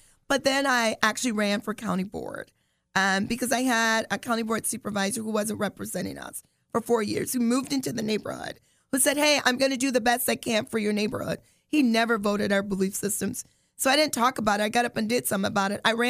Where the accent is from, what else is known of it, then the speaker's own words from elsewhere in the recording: Beloit, Wisconsin, United States; also born or lived in Camden, Arkansas; So I'm originally from Arkansas. I was born in Arkansas, Camden, Arkansas, a little small town. My mom moved to Beloit, which is about 45 minutes from here, at age 5. So I grew up in Beloit.